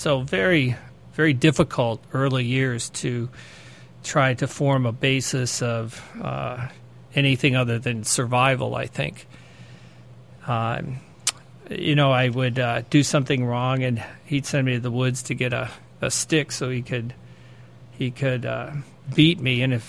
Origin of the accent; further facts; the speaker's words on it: Wheaton, Illinois, United States; I grew up in Illinois, Wheaton, Illinois. And I spent my youth in Wheaton.